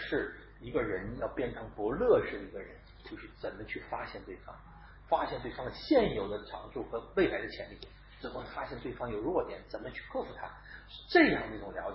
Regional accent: China; 就是我们中国人或者很多情况下是不愿意协助别人

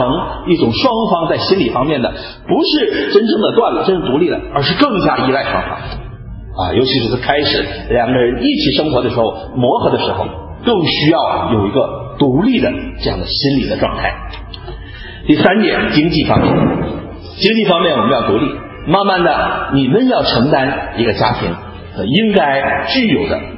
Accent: China; 所以我们中国人都知道，最近啊，我们跟台湾海峡这样的一种关系

